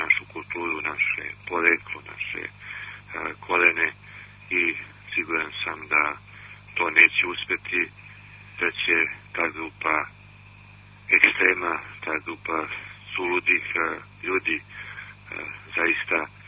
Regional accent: Montenegro; now in Serbia; mi ljudi poreklom iz Crne Gore, Srbi iz Crne Gore

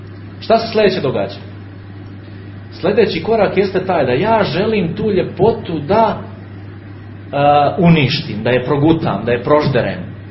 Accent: Montenegro; Postao je kod nas u Crnoj Gori pleme Ljubovića.

